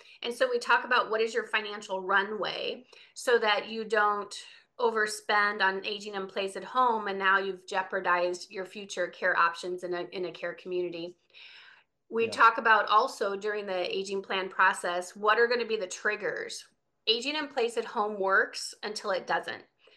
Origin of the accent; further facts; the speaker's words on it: Midwest, United States; I'm from the Midwest, yep.